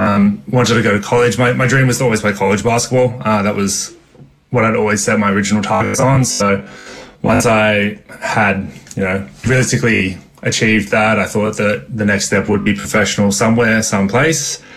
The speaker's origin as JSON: {"language": "English", "town": "Sydney", "region": "New South Wales", "country": "Australia", "said": "I'm from Sydney, so they built"}